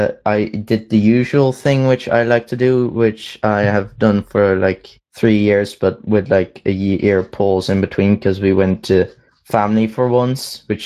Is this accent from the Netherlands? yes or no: yes; Netherlands; I'm from the Netherlands, Europe, which is Northern Hemisphere.